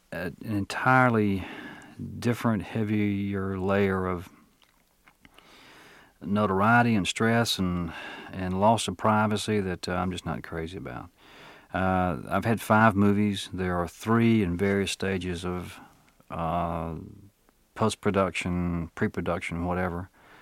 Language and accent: English; Crenshaw, Mississippi, United States; also born or lived in Black Oak, Arkansas; I was born in Black Oak, Arkansas, on a farm. We were cotton farmers. And I lived there for the first 6 years of my life. And then we decided to leave the farm because it was a pretty rough life. We moved to Crenshaw